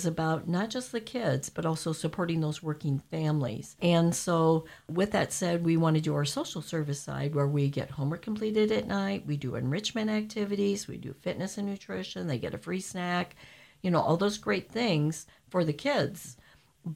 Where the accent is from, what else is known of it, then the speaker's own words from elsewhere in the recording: Perry, United States; because I graduated from Perry Schools.